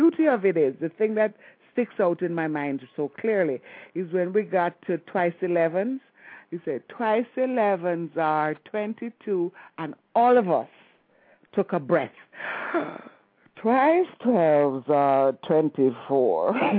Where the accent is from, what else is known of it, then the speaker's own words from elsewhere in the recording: Kingston, Saint Andrew, Jamaica; also born or lived in Miami; You know, I grew up in Kingston, St. Andrew.